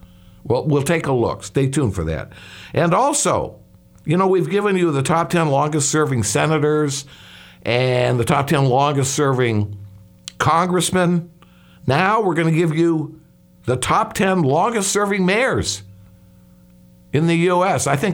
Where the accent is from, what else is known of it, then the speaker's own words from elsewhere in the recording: Chicago, Illinois, United States; now in Clearwater, United States; Chicago, that is my old hometown, Chicago.